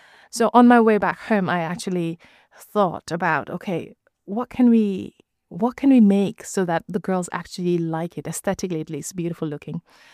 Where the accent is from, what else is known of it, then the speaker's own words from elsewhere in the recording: Nepal; moved away as an adult; now in United Kingdom; I grew up in Nepal, moved to here in the UK when I was 20 years old. So that's 16 years ago now.